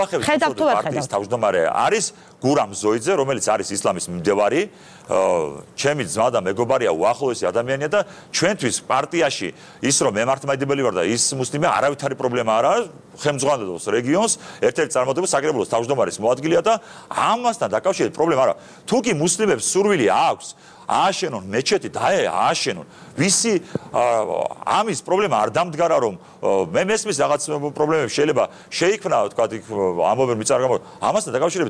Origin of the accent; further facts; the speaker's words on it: Batumi, Adjara, Georgia; born there; არ ვარ აჯარელი, რაჭველი ვარ წარმოშობით, მაგრამ ბათუმში მე დაბადებული მამაჩემი, ბაბუაჩემი, ჩემი დიდბაბუა საუკუნეების წინ, საუკუნენახევრის წინ ჩამოსული ბათუმში